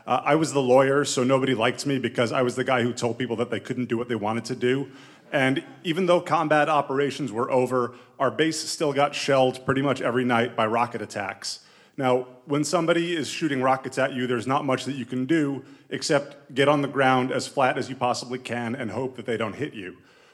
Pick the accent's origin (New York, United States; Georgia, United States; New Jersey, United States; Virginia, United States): New York, United States; he knew that I was a lawyer from New York